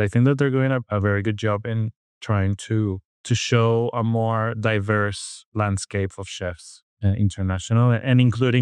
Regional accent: Venezuela; now in Barcelona, Spain; I've been doing so for 5 years already, since I moved from Venezuela to Barcelona.

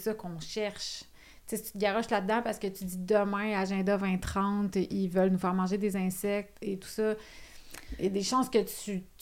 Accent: Nicolet, Quebec, Canada; je viens de Nicolette, puis mes parents sont encore là, fait que là-bas, il y a énormément d'agriculteurs.

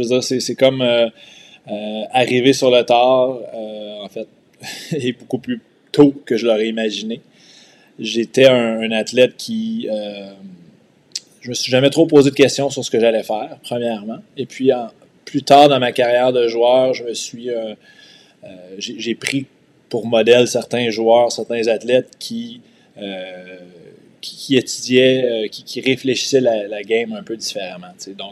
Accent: Quebec, Canada; Moi, je viens de l'Estrie et c'était tout nouveau, comme je le mentionnais.

